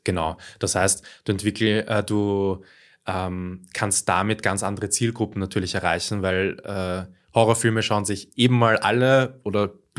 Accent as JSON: {"language": "German", "town": "Trumau", "region": "Lower Austria", "country": "Austria", "said": "ursprünglich, genau, komme ich aus Trumau, habe dort mit Musik begonnen und mit dem Schreiben, aber dann sehr rasch ich bin in Baden in die Schule gegangen"}